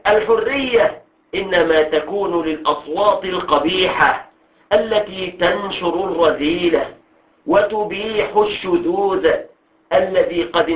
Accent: Egypt; في بلادنا مصر

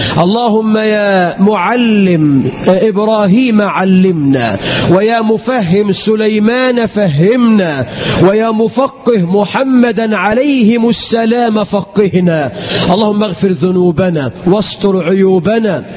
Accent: Egypt

